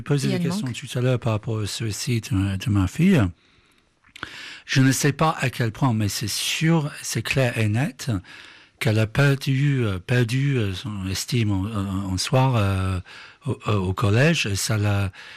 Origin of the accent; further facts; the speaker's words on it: England, United Kingdom; French is a second language; Et chez moi, en Angleterre, c'est un seul collège-lycée de 11-18 ans.